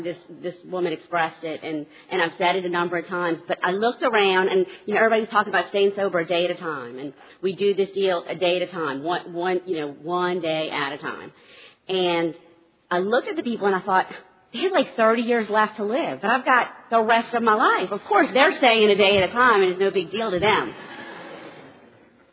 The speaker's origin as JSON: {"language": "English", "town": "New Orleans", "region": "Louisiana", "country": "United States", "tie": "born or raised there", "lives_now": "Lafayette, United States", "said": "and I am from Lafayette, Louisiana. I live there currently. Originally got sober in New Orleans, where I'm from, my hometown."}